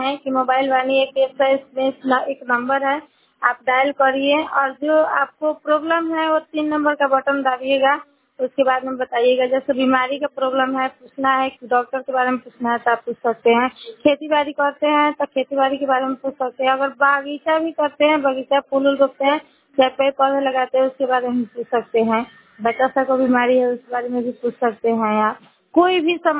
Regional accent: Majhariya, India; मैं पंचायत मझरिया से हूँ। मेरा गांव का नाम मझरिया है।

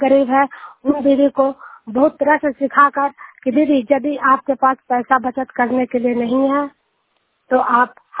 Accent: Duniyal, Bihar, India; मैं नालंदा जिला के हिलसा प्रखंड की रहने वाली हूँ, दुनियाल गांव की रहने वाली हूँ

